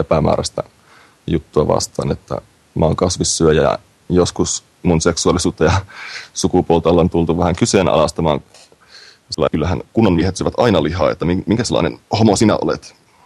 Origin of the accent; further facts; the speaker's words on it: Oulu, North Ostrobothnia, Finland; Mä oon ihan Oulusta, on koko elämäni on täällä Oulussa asunut.